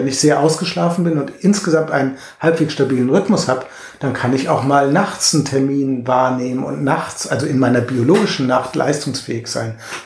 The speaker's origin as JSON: {"language": "German", "country": "Germany", "said": "in meiner Heimat, in Deutschland"}